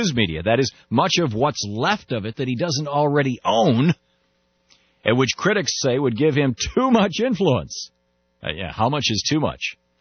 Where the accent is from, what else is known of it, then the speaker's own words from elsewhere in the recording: Michigan, United States; You know, like, Michigan State. I grew up in Michigan.